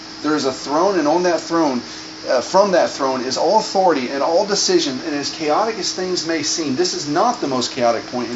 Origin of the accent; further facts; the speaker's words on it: United States; It's a weird perspective because, I'm American.